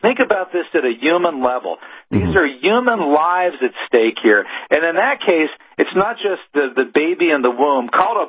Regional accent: Pennsylvania, United States; Go back to my home state of Pennsylvania. Go to Philadelphia, the other side of the state for me.

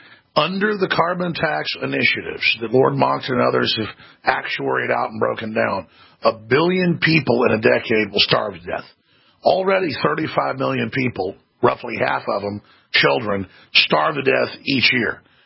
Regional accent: United States; I mean, I can't go to the church in Mexico and have them do that for me as an American.

